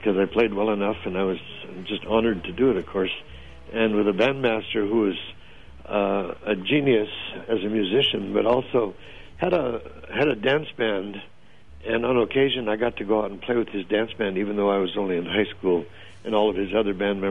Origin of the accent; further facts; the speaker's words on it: Minnesota, United States; I grew up in Minnesota, and in the wintertime in Minnesota, you don't have much to do at night.